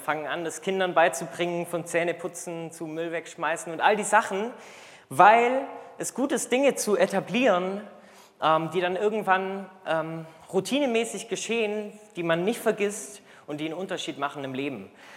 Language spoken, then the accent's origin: German; Baden-Württemberg, Germany; da wo ich herkomme, im Schwabenland, da gibt es auch eine Gewohnheit oder zumindest ein Sprichwort